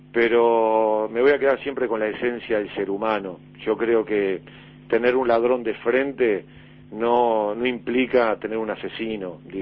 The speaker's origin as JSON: {"language": "Spanish", "country": "Uruguay", "said": "Los culpables somos todos los uruguayos."}